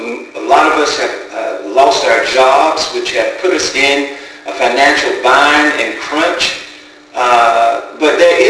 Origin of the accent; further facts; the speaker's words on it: North Carolina, United States; over 13,000 people have been infected in my home state, North Carolina